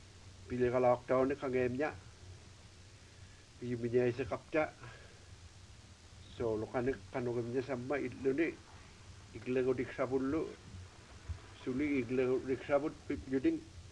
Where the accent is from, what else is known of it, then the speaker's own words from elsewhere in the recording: Shungnak, Alaska, United States; I'm from Sungnak, and I chair this elders.